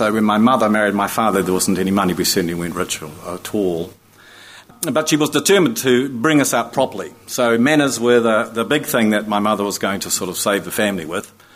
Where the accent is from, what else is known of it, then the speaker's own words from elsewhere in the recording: Tapawera, Tasman, New Zealand; also born or lived in Nelson; I was born in Nelson and actually grew up at Tapawera. And my father's family were just farmers, pretty simple, nice, honest New Zealand farmers.